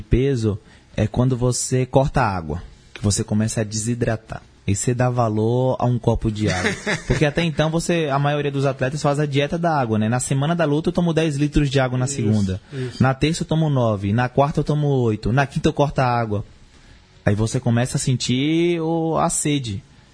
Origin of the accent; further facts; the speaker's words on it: São Paulo, Brazil; eu sou daqui de São Paulo